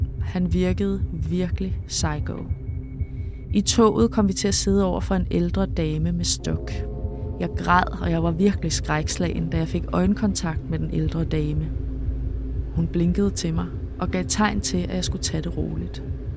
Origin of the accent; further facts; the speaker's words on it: Central Denmark Region, Denmark; Efter at jeg blev student midt 80'erne, boede og arbejdede jeg i København. Jeg er fra det mørke Vestjylland, så byen var stor og skræmmende i sig selv.